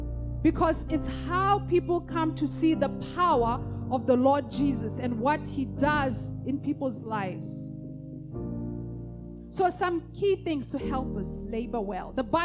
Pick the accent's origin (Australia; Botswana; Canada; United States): Botswana; I went back to my home country, because this was in South Africa. I went back to Botswana